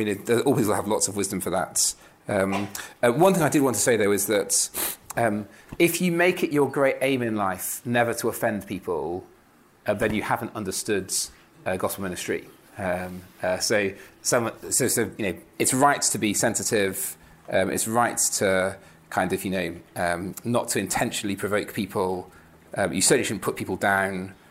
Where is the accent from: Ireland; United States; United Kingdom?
United Kingdom; I'm terrified of offending people because I'm British